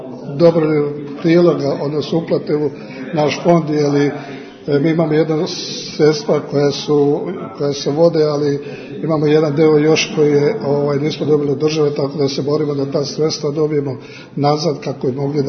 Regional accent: Kozarska Dubica, Republika Srpska, Bosnia & Herzegovina; now in Kikinda, Serbia; Momentalno živim u Kikindi, inače sam rodom iz Kozarske Dubice i to je to.

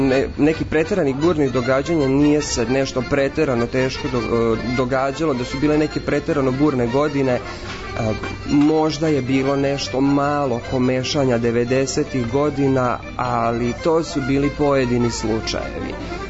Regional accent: Bikić Do, Vojvodina, Serbia; Ja ću spomenuti moje mesto, odakle sam ja. Mesto se zove Bikić Do, koje se nalazi na 6. kilometru od Šida.

